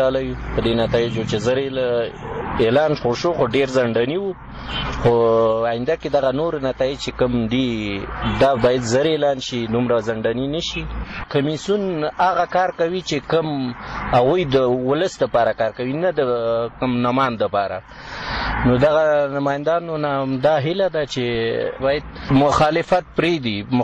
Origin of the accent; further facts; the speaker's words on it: Kabul, Afghanistan; د کابل څخه یم.